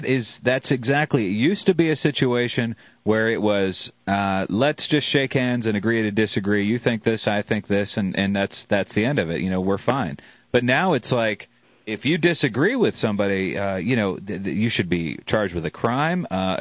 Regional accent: the South, United States; you are a Southerner, I'm a Southerner

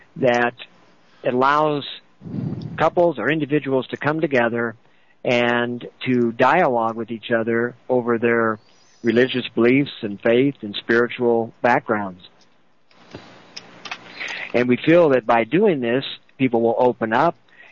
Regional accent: Midwest, United States; I know I grew up in the Midwest, and I didn't know anybody outside of my circle, basically, which, you know, I grew up Pentecostal

